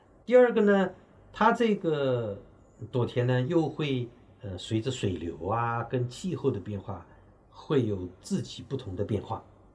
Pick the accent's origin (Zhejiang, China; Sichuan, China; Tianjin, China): Zhejiang, China; Hangzhou; 我们杭州人多数都去过啊